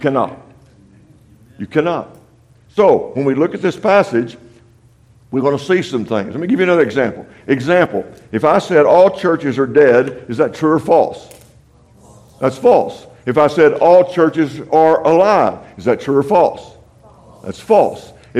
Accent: Texas, United States; I'm from West Texas. I'm kind of simple.

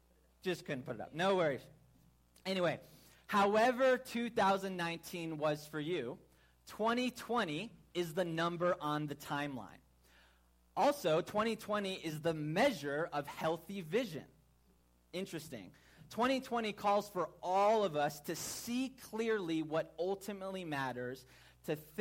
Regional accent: Chicago, Illinois, United States; Well, I hail from Chicagoland, Illinois, the blistering Midwest cold.

